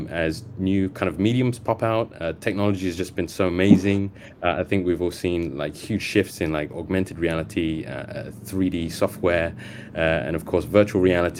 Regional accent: Singapore; I am a Singaporean artist and creative director.

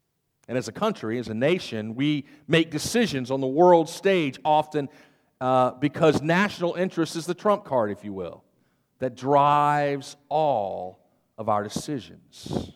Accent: United States; You know, as the American people, we speak a lot about freedom.

